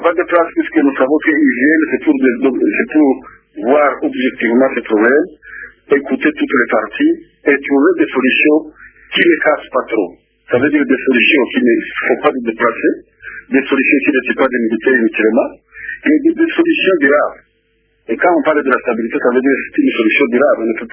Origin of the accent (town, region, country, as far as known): DR Congo